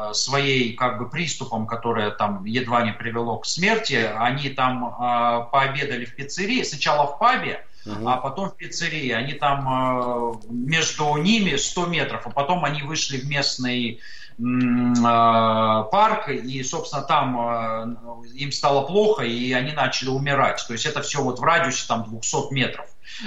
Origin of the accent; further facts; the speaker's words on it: Russia; И он меня, естественно, понял, что у меня там акцент, и спрашивает, откуда ты? Я говорю, русский.